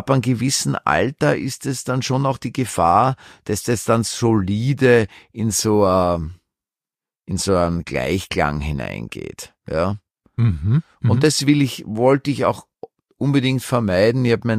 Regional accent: Vienna, Austria; weil ich habe sehr Dialekt. Ich kam ja bin im Zweiten aufgewachsen, in Atzgersdorf-Mauer in die Schule gegangen, in einer Schule, die war eher so ein Integrationsprojekt. Also mein Dialekt, das wird mir heute noch in meinem Podcast immer wieder angegrätselt oder angekreidet

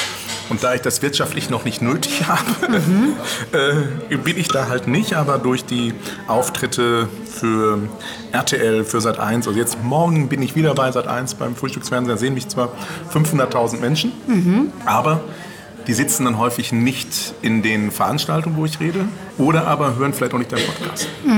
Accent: North Rhine-Westphalia, Germany; Ich komme aus dem Ruhrgebiet. Ich komme aus dem Pott. Da sehen wir das alles nicht so eng.

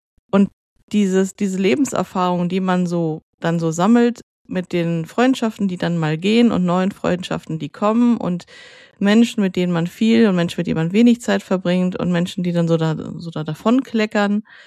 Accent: North Rhine-Westphalia, Germany; habe ja meine Kindheit und Jugend im Ruhrgebiet verbracht

